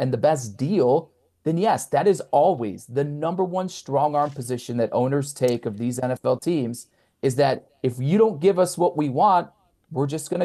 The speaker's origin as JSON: {"language": "English", "town": "Cleveland", "region": "Ohio", "country": "United States", "tie": "born or raised there", "said": "I also have perspective of growing up in Cleveland, a incredible fan base who lost their football team in the 90s over a stadium dispute"}